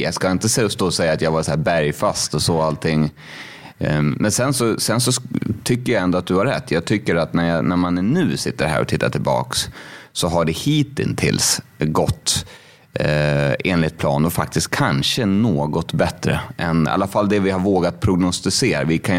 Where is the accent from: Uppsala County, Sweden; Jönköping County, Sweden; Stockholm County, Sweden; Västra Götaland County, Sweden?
Uppsala County, Sweden; Uppsala; Ja, men jag är ju från Uppsala liksom.